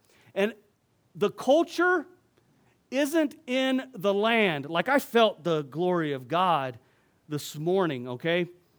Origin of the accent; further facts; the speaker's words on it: California, United States; I'm from Southern California. The culture in Southern California is highly Hispanic. I grew up on Mexican food.